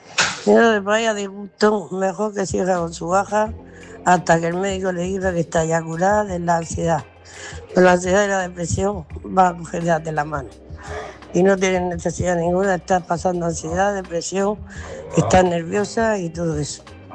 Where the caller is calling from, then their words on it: Murcia, Region of Murcia, Spain; de Murcia